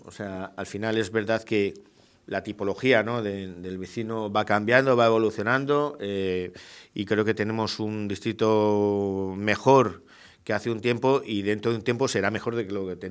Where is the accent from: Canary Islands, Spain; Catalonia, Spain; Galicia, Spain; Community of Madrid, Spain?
Community of Madrid, Spain; Madrid; cuando yo era pequeñito, pues yo soy de siempre de Carabanchel, ¿no?